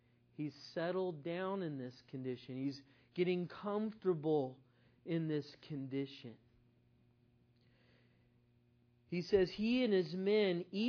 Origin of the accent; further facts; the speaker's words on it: Ireland; Well, I'm Irish, so that's what I do.